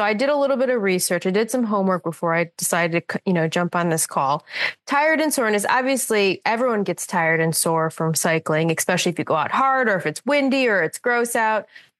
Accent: Michigan, United States; Well, I'm from Michigan originally, and I love that 25 to 30, maybe 40 degree weather.

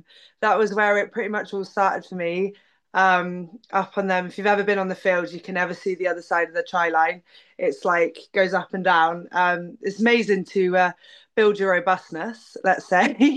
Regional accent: Yeovil, South West England, United Kingdom; Yeah, so I actually grew up in I grew up in Yeovil in Somerset in England.

